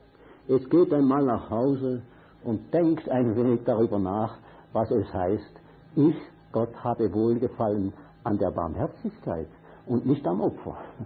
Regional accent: Switzerland; Und wir, wie sagt man, wir Viehhirten als Schweizer, auch.

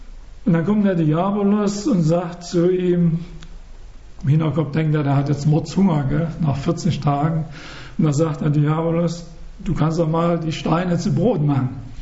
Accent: Saxony, Germany; Weil ich bin Sachse und da gibt es am Wochenende immer Kuchen.

